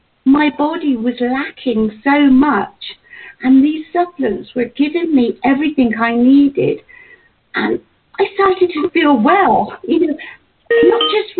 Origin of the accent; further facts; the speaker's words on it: England, United Kingdom; and I'm from England.